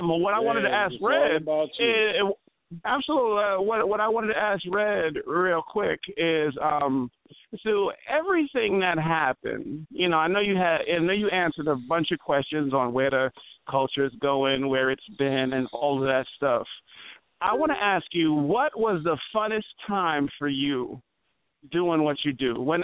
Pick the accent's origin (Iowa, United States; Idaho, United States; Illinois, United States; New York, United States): New York, United States; New York City; And I'm from Southside Jamaica, Queens.